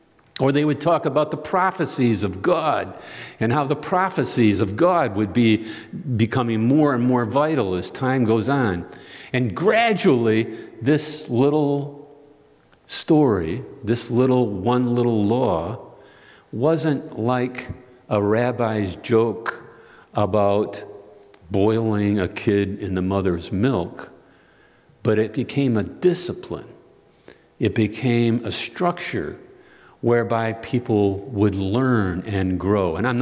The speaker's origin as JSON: {"language": "English", "town": "Chicago", "region": "Illinois", "country": "United States", "tie": "born or raised there", "said": "when I was growing up in Chicago, in Roseland, my dad was a perennial elder"}